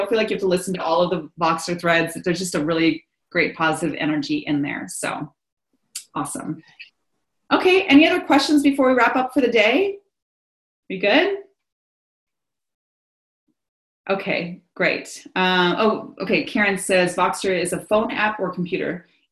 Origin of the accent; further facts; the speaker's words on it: Japan; So I'm half Japanese and I was born and raised over in Japan.